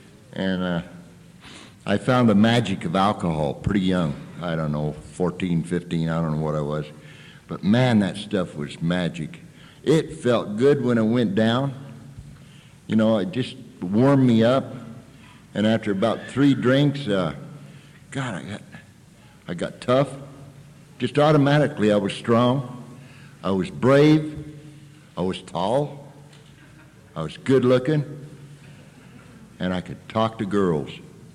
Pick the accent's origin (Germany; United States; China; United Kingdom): United States; Pueblo, Colorado; My story, I was born over in Colorado, and when I was just a little teeny kid, 3 or 4, we moved to Pueblo, Colorado. It's a pretty good-sized town